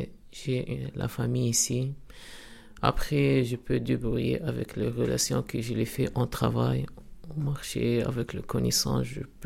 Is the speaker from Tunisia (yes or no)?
yes; Tunisia; French is a second language; now in France; Ça fait presque 5 ans que je suis venu ici en France en 10 avril 2015 exactement. Ça veut dire 10 avril 2020, je ferme 5 ans et je suis tunisien.